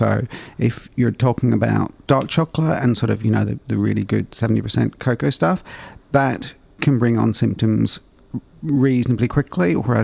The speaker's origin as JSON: {"language": "English", "country": "Ireland", "tie": "born or raised there", "said": "I can swim, but I don't. I grew up in Ireland. It was too cold."}